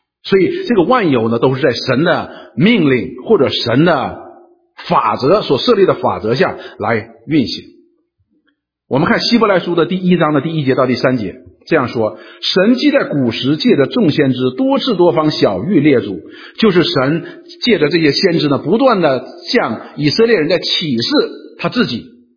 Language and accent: Chinese; China; 所以以前呢讲到的说我们中国人说有九个太阳